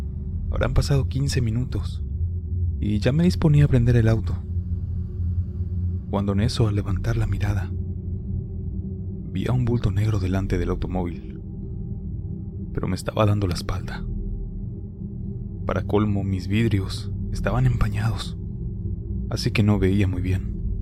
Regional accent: Santa Catarina, Nuevo León, Mexico; Yo soy de Santa Catarina

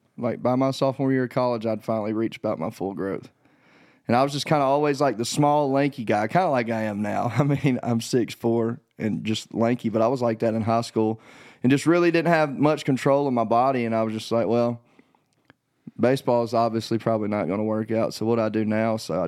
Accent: the South, United States; I love football. I'm from the South, obviously

